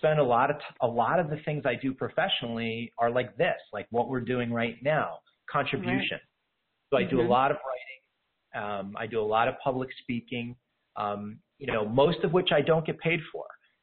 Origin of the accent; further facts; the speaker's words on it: Kingston, Pennsylvania, United States; When I always tell this story of, in my hometown, I'm in northeastern Pennsylvania, the Scranton-Wilkes-Barre area.